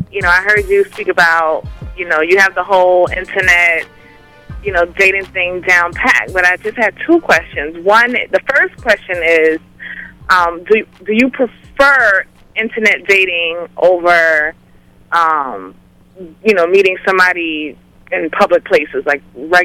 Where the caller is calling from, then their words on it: Bronx, New York, United States; from the Bronx.